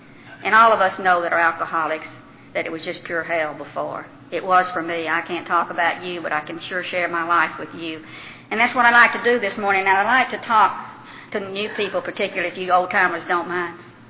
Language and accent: English; Birmingham, Alabama, United States; moved away as an adult; I came from Birmingham, Alabama. That's my home. I was born and raised there and lived there till I was 30 years old.